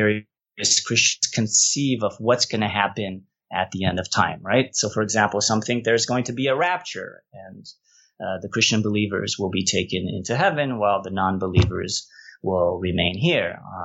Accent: French Guiana; also born or lived in Brazil / United States; I was born in Brazil, and then we came to the States, and my parents lived in the States for many years, and then were missionaries for the Adventist Church in French Guiana, where there is no Jewish community.

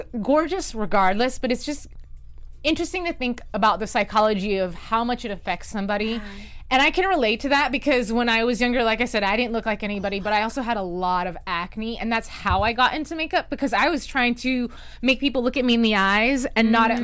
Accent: North Carolina, United States; I mean, I grew up in North Carolina. There wasn't a lot of people who looked like me, and I'm only half.

